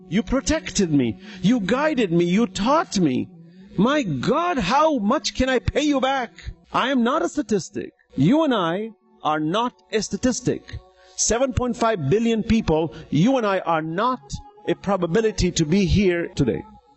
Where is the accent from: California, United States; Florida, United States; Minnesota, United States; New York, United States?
New York, United States; New York City; also born or lived in Africa; "Allah, I grew up in New York. You moved me from Africa to America to New York.